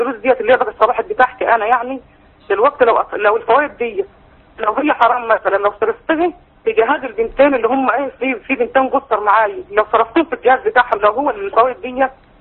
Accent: Alexandria, Alexandria Governorate, Egypt; فهو سأل واحد عالم عندنا في اسكندرية هنا

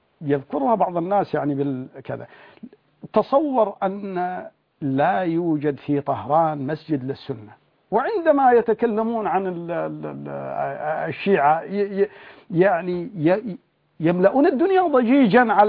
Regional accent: Syria; أن يزول الطاغية عندنا في سوريا قريبا،

